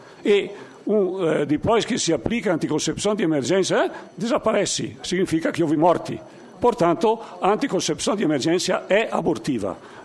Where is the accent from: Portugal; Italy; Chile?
Italy; Portuguese is a second language; moved away as an adult; now in Brazil; eu sou natural da Itália, brasileiro também, a partir de vim para o Brasil em 74